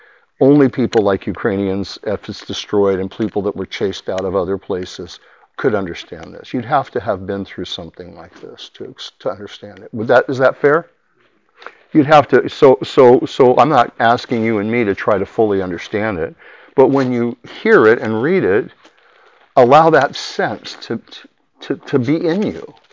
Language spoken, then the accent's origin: English; Portland, Oregon, United States; moved away as an adult; also born or lived in Beaverton; I was born in Portland, Oregon. Grew up in Portland and Beaverton. And I moved away at 18.